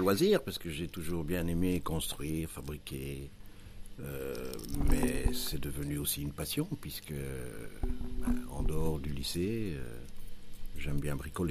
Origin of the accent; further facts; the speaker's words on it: Belgium; puisque je suis belge.